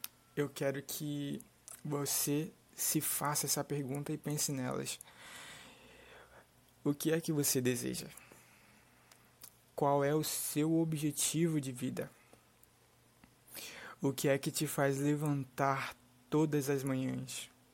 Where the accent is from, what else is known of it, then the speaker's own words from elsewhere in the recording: Manaus, Amazonas, Brazil; Eu tenho 21 anos, eu vou fazer 22 daqui a alguns dias. E eu sou de Manaus. Porém, todavia, entretanto, eu estou há mais ou menos 7 meses morando numa cidade no interior do Pará. Numa cidade pequena, que não tem muito a me oferecer.